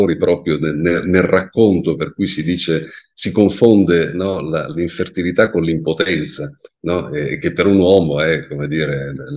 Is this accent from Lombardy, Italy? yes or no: yes; Milan, Lombardy, Italy; moved away as an adult; now in Rome, Italy; sono un milanese pentito perché ormai da qualche anno vivo a Roma, ho 52 anni